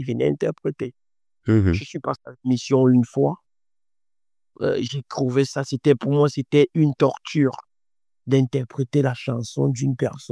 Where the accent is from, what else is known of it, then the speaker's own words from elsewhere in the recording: Cameroon; moved away as an adult; also born or lived in Morocco; Le Cameroun, je suis né au Cameroun, j'ai grandi au Cameroun, j'ai mon bac. J'ai obtenu mon bac à l'âge de 18 ans. 18 ans, je voyage pour le Maroc, pour aller faire mes études au Maroc.